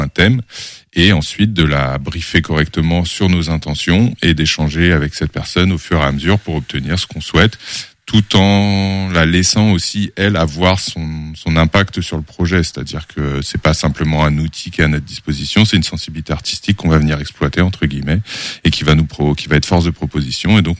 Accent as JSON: {"language": "French", "region": "Île-de-France", "country": "France", "tie": "born or raised there", "said": "j'ai bientôt 40 ans. J'ai grandi en région parisienne, donc j'ai fait mes études proches de Paris, sur Paris même. J'ai vécu un petit peu en Espagne, en Bretagne. Je suis revenu sur Paris"}